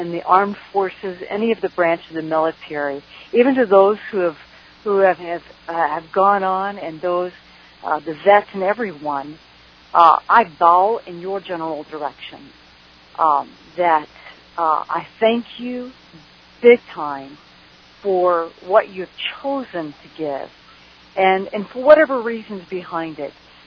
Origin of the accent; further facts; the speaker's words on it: Texas, United States; born there; I was born here in the great state of Texas, but I have to say all the states are great. But yes, I was born in Tejas.